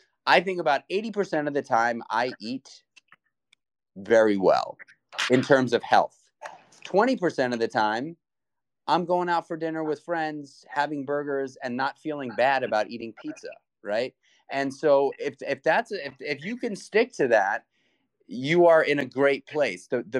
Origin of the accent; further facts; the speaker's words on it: New York City, New York, United States; And you know, I grew up in New York City for years, you know, working in the restaurant world.